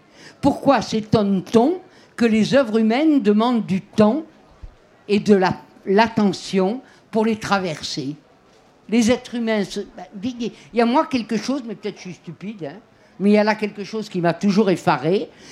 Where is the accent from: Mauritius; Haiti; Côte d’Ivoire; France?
France; Southern France; accent: Midi; J'ai un accent du Midi, mais pas de Marseille.